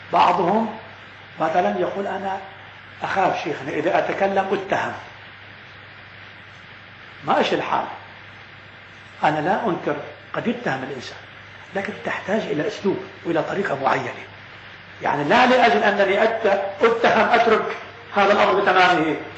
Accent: Lebanon; طبعا في بعض البلاد مثل عندنا في لبنان

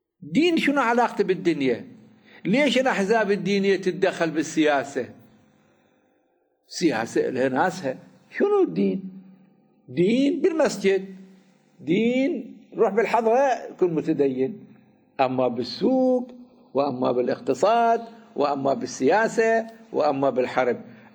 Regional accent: Iraq; وإيش كده حلوة عندنا في العراق البند الثاني من الدستور

